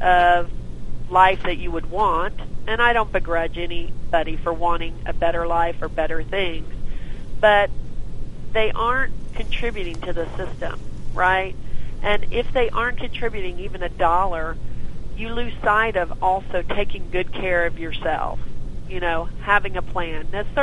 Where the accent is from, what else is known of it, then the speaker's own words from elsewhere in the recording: Texas, United States; I'm from Texas. We are the diabetic capital of the world, you know.